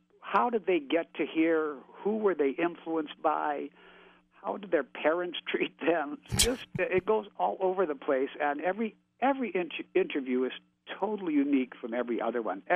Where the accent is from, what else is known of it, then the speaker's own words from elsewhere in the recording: Canada; because I grew up in Canada, but I listened to radio because television came much later to Canada than it did to the States.